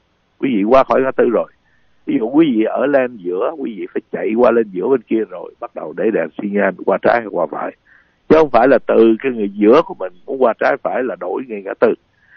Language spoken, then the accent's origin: Vietnamese; Southern Vietnam, Vietnam; Tại vì, xin lỗi, tôi dân miền Nam đó chị.